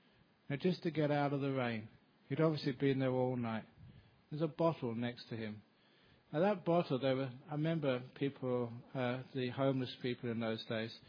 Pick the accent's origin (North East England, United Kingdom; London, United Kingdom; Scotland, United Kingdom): London, United Kingdom; born or raised there